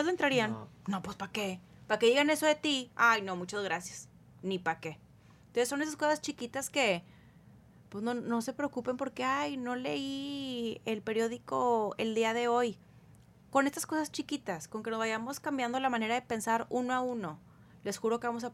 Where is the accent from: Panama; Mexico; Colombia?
Mexico; que representa a la mayoría y nos representa como mexicanos